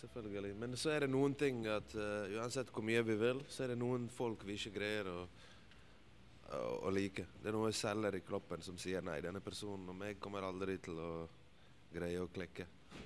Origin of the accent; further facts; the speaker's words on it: Bosnia & Herzegovina; now in Norway; der jeg kommer fra i Bosnia, så har man oftest venner fra nabolaget sitt.